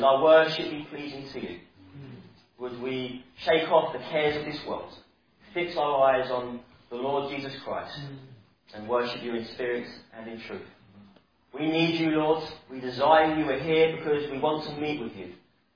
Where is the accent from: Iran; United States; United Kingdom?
United Kingdom; England; And us being good English people, we like to beat around the bush.